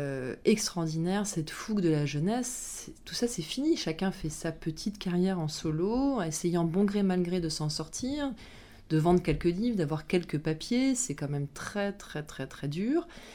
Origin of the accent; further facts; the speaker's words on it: New Caledonia; Moi, je viens de Nouvelle-Calédonie, et en Nouvelle-Calédonie, on était une bande de copains au collège et au lycée.